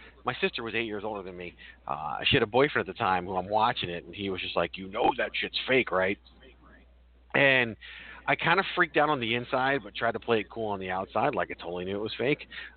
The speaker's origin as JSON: {"language": "English", "town": "Long Island", "region": "New York", "country": "United States", "tie": "born or raised there", "said": "because, you know, growing up on Long Island, we had the MSG Network."}